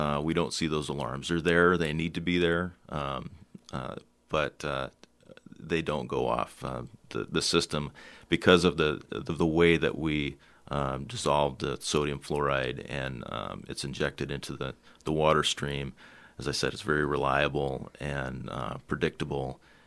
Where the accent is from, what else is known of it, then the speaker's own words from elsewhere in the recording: Petersburg, United States; I grew up in Petersburg and I graduated at Petersburg High School in 1985, so my entire youth was spent without fluoride.